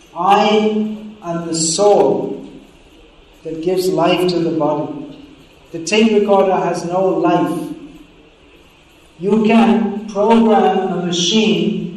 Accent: England, United Kingdom; and I'm from England

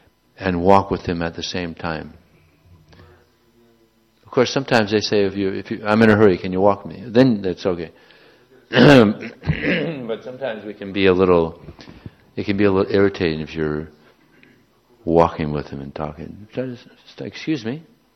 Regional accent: California, United States; Or, you know, I tell them, I'm from California, where are you from?

